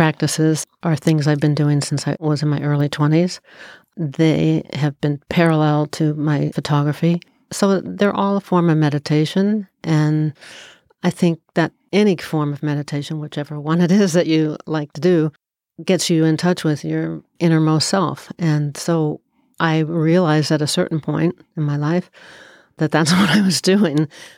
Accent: Cincinnati, Ohio, United States; I started photographing seaweed growing up in Cincinnati, I didn't really see seaweed.

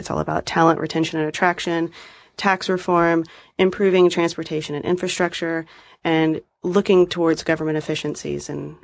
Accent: Little Rock, Arkansas, United States; I'm from Little Rock, Arkansas.

